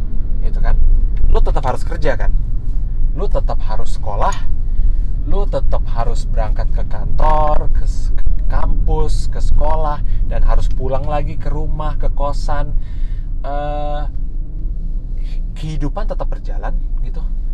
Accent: Indonesia; karena kita orang Indo

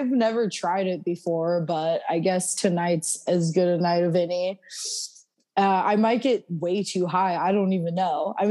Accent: California, United States; my dad, I'm from Northern California, so my dad grows weed naturally.

